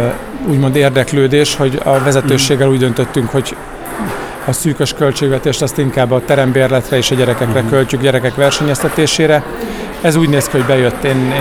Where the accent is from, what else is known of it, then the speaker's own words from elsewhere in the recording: Miskolc, Borsod-Abaúj-Zemplén, Hungary; Borzasztóan sajnálom, hogy nincs erős foci Miskolcon, mert hát én is abban nőttem fel, hogy itt 20-22 ezer ember volt még a 90-es években is egy Újpest meccsen.